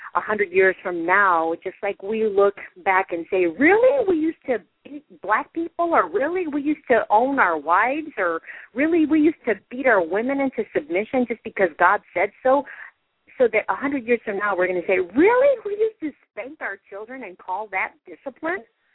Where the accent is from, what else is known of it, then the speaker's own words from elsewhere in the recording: Gary, Indiana, United States; now in Indianapolis, United States; I didn't know that because I was raised in Gary, Indiana, and it was always Central time when I grew up.